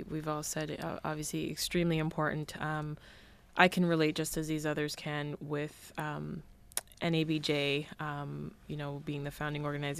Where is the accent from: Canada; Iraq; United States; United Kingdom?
Canada; because I'm actually from Canada. And we had a chapter running out of Toronto as well.